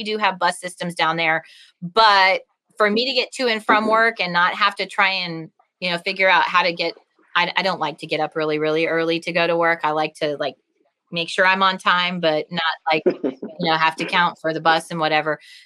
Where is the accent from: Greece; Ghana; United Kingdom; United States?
United States; the South; I grew up in the South, and my grandfather used to race cars, stock cars, though.